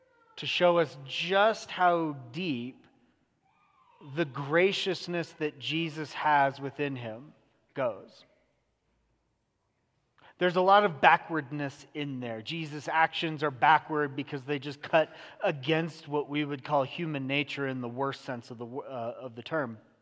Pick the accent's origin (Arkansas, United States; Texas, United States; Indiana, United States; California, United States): California, United States; I'm Californian.